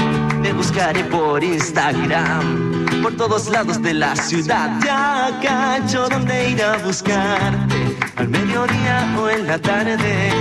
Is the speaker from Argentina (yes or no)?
no; Licanray, Araucanía, Chile; now in Melipilla, Chile; Yo soy de allá, yo soy de Licanray.